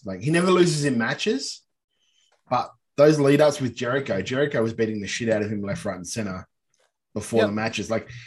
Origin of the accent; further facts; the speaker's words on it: Australia; I'm from Australia. And in Australia, we pay to watch